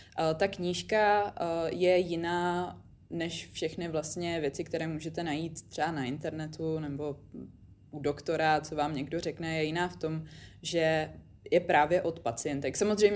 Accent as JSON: {"language": "Czech", "town": "Zlín", "region": "Zlín Region", "country": "Czechia", "lives_now": "Prague, Czechia", "said": "protože já jsem původně ze Zlína, tak jsem musela z Prahy přijet až do Zlína"}